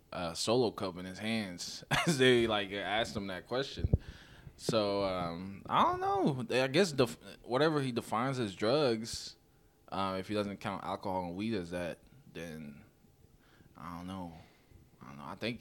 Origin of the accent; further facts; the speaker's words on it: Haiti; Like do the U.S. it's like a different mindset than like I'm from Haiti. It's an all black country.